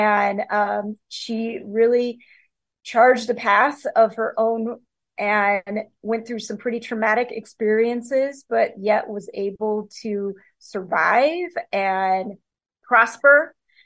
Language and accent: English; Montana, United States; And growing up in Montana, I there's some really incredible historical stories here